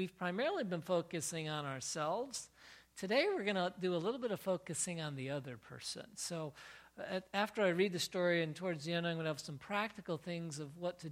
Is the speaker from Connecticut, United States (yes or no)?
yes; Connecticut, United States; As you know, I was raised in Connecticut, and it just kind of pops in there. Been here for a whole long time.